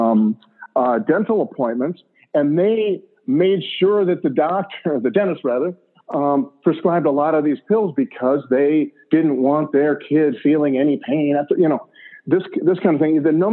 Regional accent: United States; we as parents, as American parents, got into the habit of not wanting our kids to feel any pain.

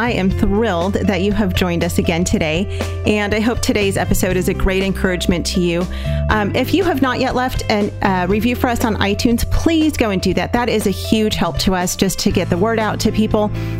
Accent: California, United States; people hear that I'm from California and they think we have earthquakes every single day, right?

